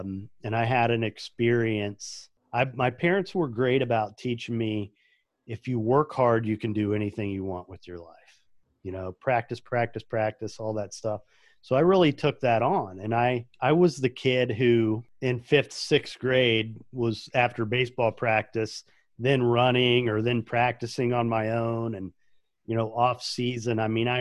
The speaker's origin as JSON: {"language": "English", "region": "Indiana", "country": "United States", "tie": "born or raised there", "said": "I grew up in a Catholic neighborhood in central Indiana. I'm the youngest of eight kids."}